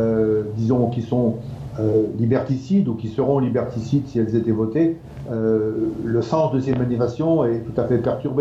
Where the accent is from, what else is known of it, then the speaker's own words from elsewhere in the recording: Lyon, Auvergne-Rhône-Alpes, France; d'abord je voudrais dire que je suis lyonnais